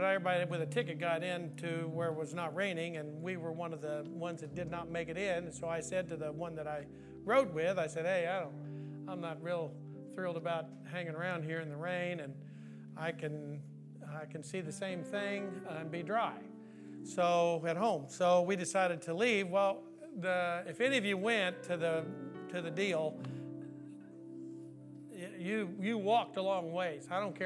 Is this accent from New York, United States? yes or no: no; Illinois, United States; even though I'm originally from Illinois